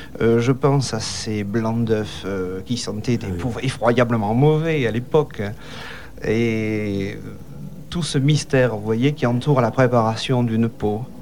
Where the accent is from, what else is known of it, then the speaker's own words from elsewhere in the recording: Marseille, Provence-Alpes-Côte d'Azur, France; born there; À vrai dire, je suis né à Marseille, en réalité. Je suis né à Marseille